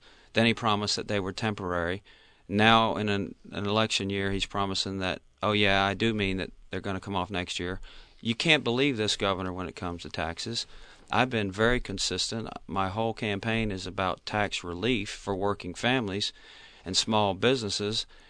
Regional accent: Wilmington, North Carolina, United States; I met a senior in high school in my hometown of Wilmington, a New Hanover County high school senior

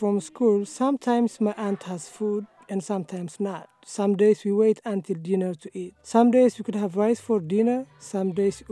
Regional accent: Iringa, Tanzania; also born or lived in Dar es Salaam; I'm from Dar es Salaam, Tanzania. But I grew up in Iringa, Tanzania.

